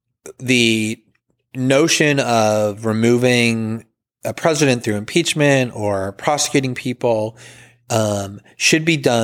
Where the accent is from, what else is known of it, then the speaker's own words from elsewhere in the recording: United States; that does apply to me and to Chomsky and lots of others is as an American, you tend to want to write about and think about and talk about the acts of your own government